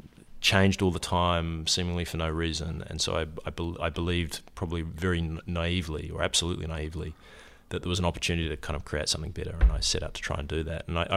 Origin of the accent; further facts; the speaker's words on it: New Zealand; moved away as an adult; Well, the accent is, hopefully everyone can understand what I'm saying as a starting point. I grew up in New Zealand. I came to university here on a soccer scholarship